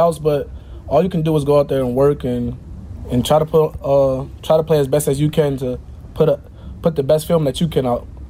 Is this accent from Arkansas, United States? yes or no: no; Delaware, United States; Delaware, it's a small state. Nobody really knows what's going on in Delaware unless you're in Delaware. So, but it's fun. A lot of family, a lot of friends. It's a fun state.